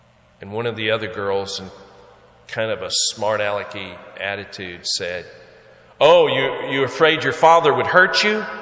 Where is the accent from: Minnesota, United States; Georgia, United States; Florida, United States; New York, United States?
Georgia, United States; Where I grew up in Georgia, we had woods behind our house.